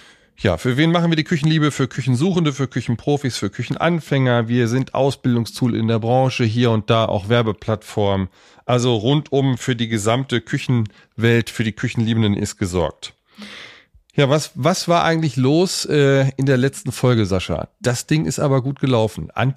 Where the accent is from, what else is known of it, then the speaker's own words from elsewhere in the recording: Lower Saxony, Germany; du warst im Weserbergland, in meiner alten Heimat.